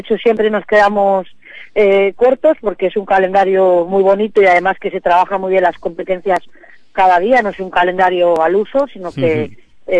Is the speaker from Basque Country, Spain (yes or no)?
no; Santander, Cantabria, Spain; No, ahora estoy en mi tierra, estoy en Santander.